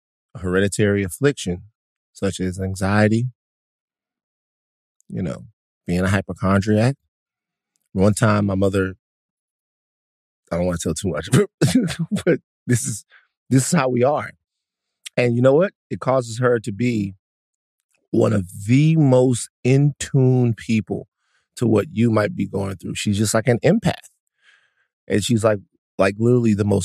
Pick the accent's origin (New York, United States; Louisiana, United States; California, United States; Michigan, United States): Louisiana, United States; Baton Rouge; Growing up in Baton Rouge, you know, sometimes people would check out at different times